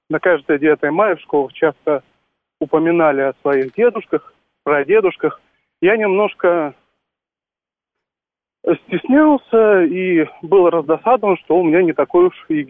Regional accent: Ukraine; я родом с Украины

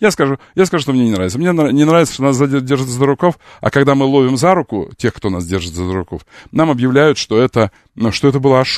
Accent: Moscow, Russia; Мы такие, мы щедрые, москвичи очень щедрые.

